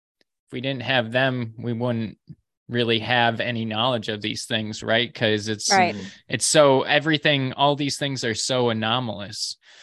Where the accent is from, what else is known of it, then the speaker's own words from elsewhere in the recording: New York, United States; family who lived in Sherman, New York, which is in the western part of New York, Chautauqua County, where I grew up in Chautauqua County. It was actually the town next to me